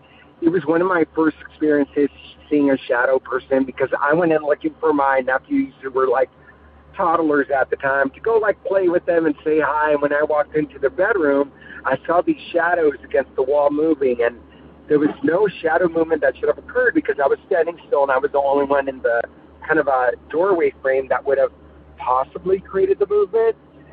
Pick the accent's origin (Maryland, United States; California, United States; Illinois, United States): California, United States; I'm from California.